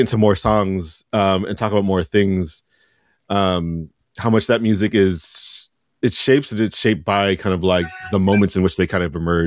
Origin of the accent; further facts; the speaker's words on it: United States; growing up in America, like especially when I grew up in the 80s and 90s